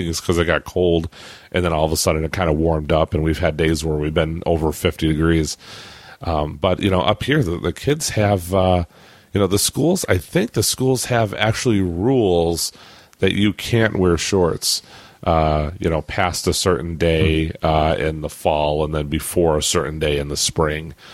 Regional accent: Michigan, United States; I live in Michigan because I grew up in Michigan.

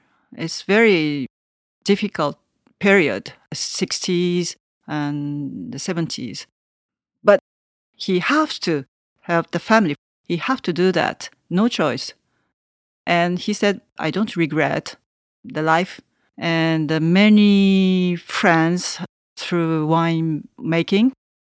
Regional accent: Tokyo, Japan; English is a second language; now in Savigny, France; A big city like Tokyo, I'm from Tokyo. So big city to Savigny, small village, it was a very big change for me.

